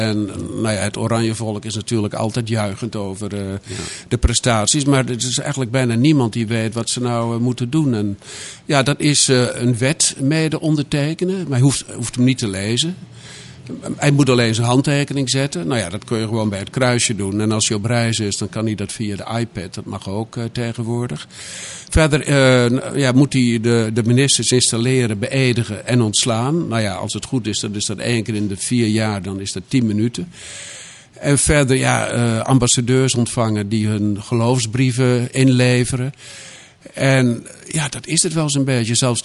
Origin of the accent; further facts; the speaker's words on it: Netherlands; Waarop wij als Nederlander trots kunnen zijn.